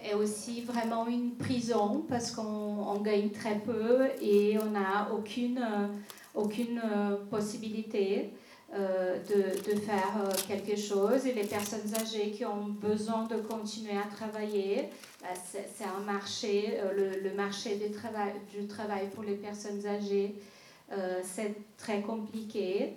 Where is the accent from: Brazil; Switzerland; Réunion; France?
Brazil; Acre; moi je suis brésilienne aussi, je suis de l'état de l'Acre, en Amazonie aussi. Et en tant qu'amazonienne